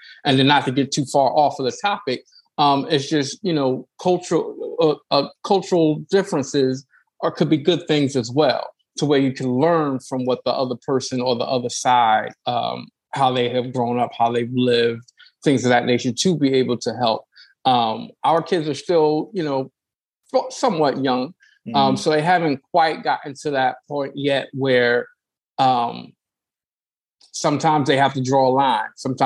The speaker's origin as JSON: {"language": "English", "region": "New Jersey", "country": "United States", "said": "I'm from Jersey. So same dynamic, you know, it was, you know, pretty much all black. And then we had, you know, white people, Spanish people, you know, I grew up with a plethora of people."}